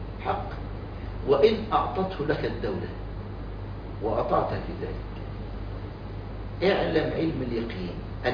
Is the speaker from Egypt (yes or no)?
yes; Egypt; عبد الناصر مجرم ده عمل قانون اسمه قوانين الإيجار عندنا في مصر